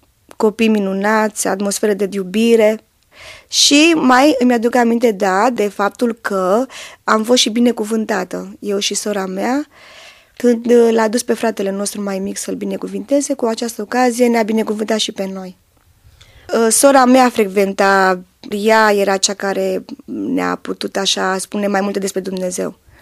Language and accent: Romanian; Bucharest, Romania; born there; M-am născut în București, într-o familie numeroasă. Am fost 6 copii, 4 fete și 2 băieți.